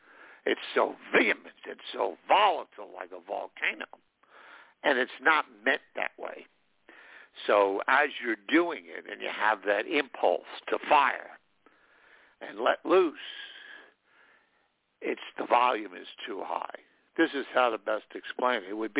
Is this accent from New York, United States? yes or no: yes; New York, United States; I'm also from New York, so we tend to be a little animated anyway in volume and intensity compared to, say, Southern people who tend to be much more genteel.